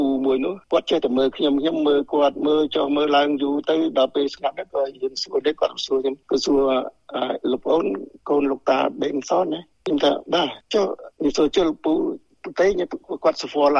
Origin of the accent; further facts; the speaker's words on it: Kampong Cham, Cambodia; ខ្ញុំកើតនៅក្នុងប្រទេសទៀតខ្ញុំក្រោបក្នុងប្រទេសនៅខេត្តកំពង់ចាម